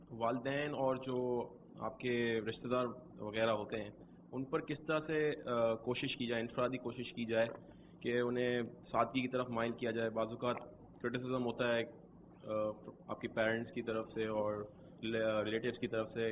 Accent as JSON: {"language": "Urdu", "town": "Karachi", "region": "Sindh", "country": "Pakistan", "said": "میں باب المدینہ سے ہوں"}